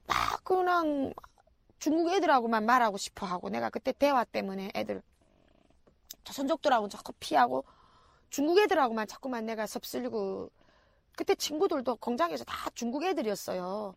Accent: North Korea; 나 북한 사람이고

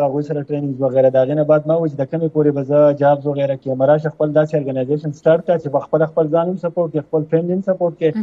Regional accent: Khyber Pakhtunkhwa, Pakistan; also born or lived in Peshawar; زه د سوات یم، اصل کې یو اوچت غونډې غر دی دغه ځای یم.

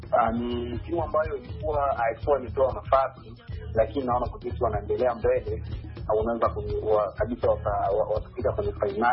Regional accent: Kagongo, Tanzania; kijana mpole Tanzania, natokea maeneo ya Kagongo manispaa kama nchini Tanzania.

